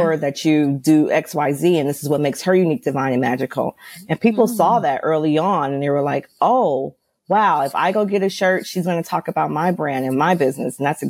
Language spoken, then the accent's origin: English; Los Angeles, California, United States; Like for me, I'm from Los Angeles.